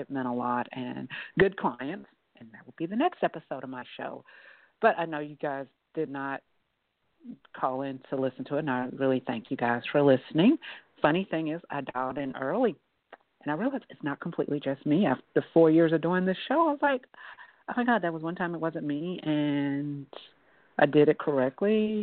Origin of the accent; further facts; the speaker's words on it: Georgia, United States; I grew up in Georgia and went to a Baptist preschool and kindergarten and had a cousin who was a preacher.